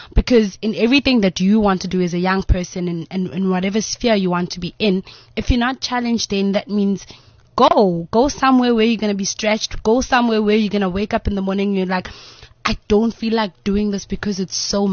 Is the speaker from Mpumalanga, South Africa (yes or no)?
yes; Nelspruit, Mpumalanga, South Africa; Yes. I'm originally from Mpumalanga, Nelspruit, but I'm currently at Wits University as a third-year LLB student.